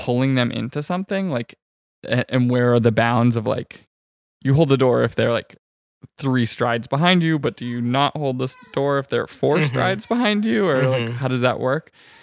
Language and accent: English; New Hampshire, United States; like I grew up in New Hampshire, which is common knowledge